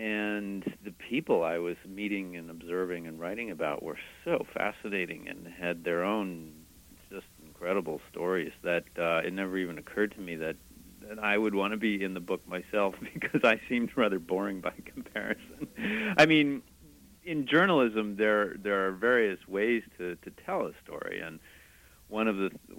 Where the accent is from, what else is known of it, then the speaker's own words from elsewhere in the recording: Washington, District of Columbia, United States; I grew up in Washington, D.C.